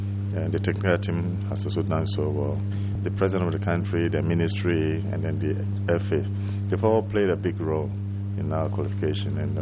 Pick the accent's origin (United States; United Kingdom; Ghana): Ghana; when I was given the job as first Ghanaian to handle the national team